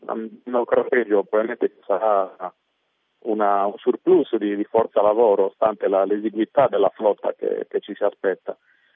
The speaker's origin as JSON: {"language": "Italian", "region": "Sardinia", "country": "Italy", "said": "Quindi da sardo mi pongo anche un problema legato alla possibilità di volare"}